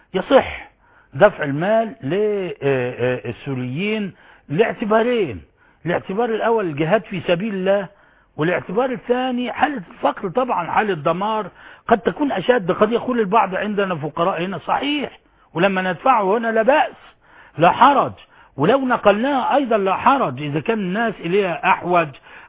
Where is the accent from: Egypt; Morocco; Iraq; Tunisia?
Egypt